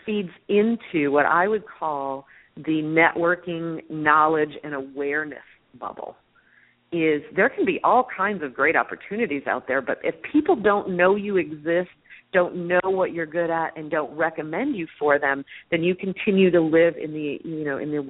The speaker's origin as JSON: {"language": "English", "town": "Flint", "region": "Michigan", "country": "United States", "tie": "born there", "said": "I mean, I was born in Flint, Michigan, and believed that I made enough"}